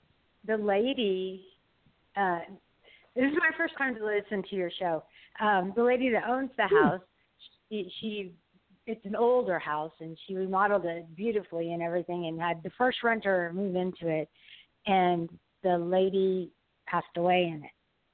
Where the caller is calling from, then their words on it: Melissa, Texas, United States; Melissa, Texas.